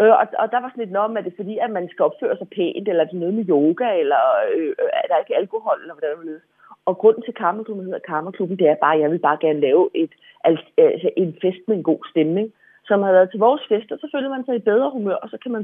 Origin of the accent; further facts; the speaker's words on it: Copenhagen, Capital Region of Denmark, Denmark; Nu er jeg fra København selv